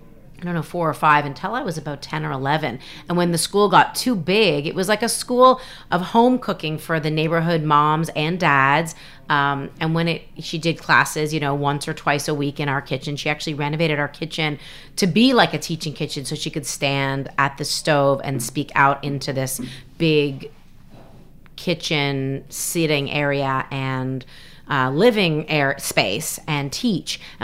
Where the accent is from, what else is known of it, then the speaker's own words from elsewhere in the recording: Toronto, Ontario, Canada; I was born and raised in Canada, in Toronto, Ontario.